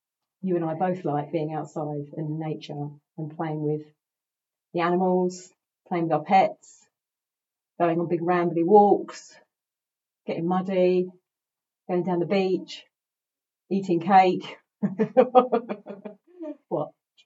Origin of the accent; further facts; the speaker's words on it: Whitstable, South East England, United Kingdom; Well, I'm from Kent. I'm from a town on the north coast of Kent called Whitstable.